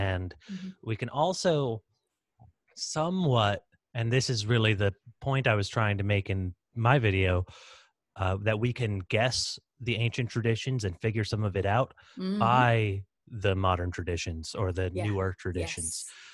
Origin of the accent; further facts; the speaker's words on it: Texas, United States; So I'm American Texan, but of Irish heritage and actually dual citizenship